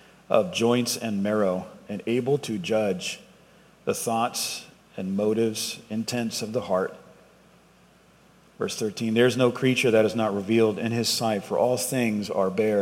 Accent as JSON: {"language": "English", "town": "Boston", "region": "Massachusetts", "country": "United States", "moved": "yes", "lives_now": "Texas, United States", "said": "So I'm originally from Boston, the Boston area, and I hope that's not a deal breaker, but we got to Texas as quick as we could, as they say, right? So I've been here since 2016"}